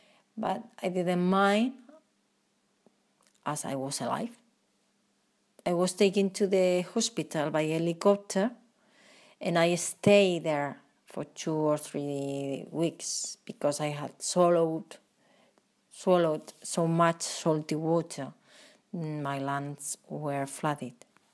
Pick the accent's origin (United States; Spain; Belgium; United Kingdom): Spain; I'm from Spain, and I want to tell you my anecdote even when it's not as good as yours.